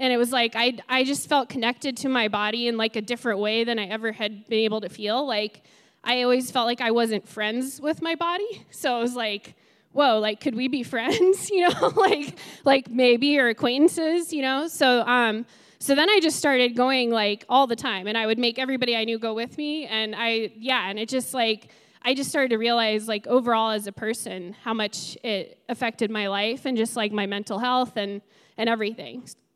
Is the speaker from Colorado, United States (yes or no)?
yes; Colorado, United States; I grew up here in Colorado, but I always kind of felt excluded from that kind of outdoor culture.